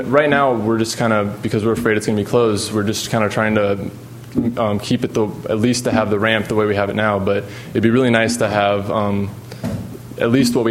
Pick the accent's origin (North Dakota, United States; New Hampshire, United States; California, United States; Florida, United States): California, United States; Cambria; I'm from Cambria. I've lived here for about 10 years.